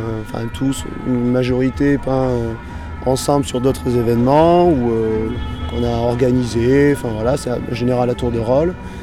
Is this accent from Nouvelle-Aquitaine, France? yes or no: yes; La Rochelle, Nouvelle-Aquitaine, France; Du coup, moi, je viens de La Rochelle